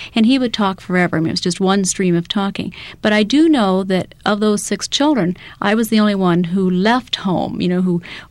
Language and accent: English; Iowa, United States; And my father was a farmer. In Iowa, and I grew up in Iowa